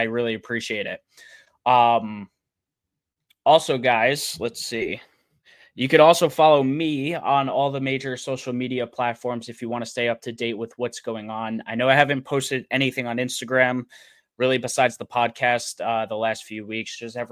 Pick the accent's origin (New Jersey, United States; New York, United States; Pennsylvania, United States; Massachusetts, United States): New York, United States; Queens; also born or lived in Florida; now in Long Island, United States; I am on Long Island. So yeah, that's cool. I grew up in Queens originally. If you guys didn't know that, I've probably said it a billion times, but originally from Queens, went to Florida, and now I'm back up here.